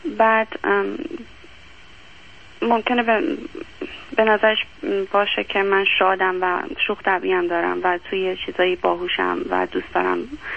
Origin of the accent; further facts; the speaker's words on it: Iran; moved away; چون که از ایران زندگی کردم، اومدم بیرون ایران